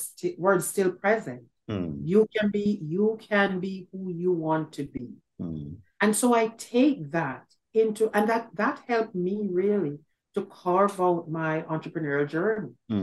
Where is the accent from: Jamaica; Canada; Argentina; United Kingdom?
Jamaica; I grew up in Jamaica.